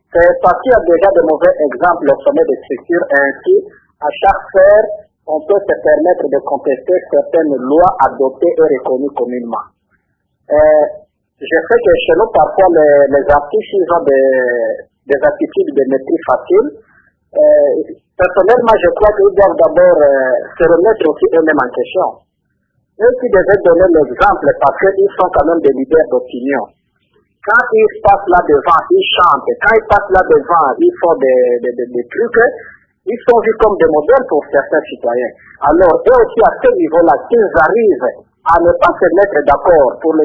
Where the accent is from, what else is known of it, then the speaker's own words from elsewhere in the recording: DR Congo; chez nous en République démocratique du Congo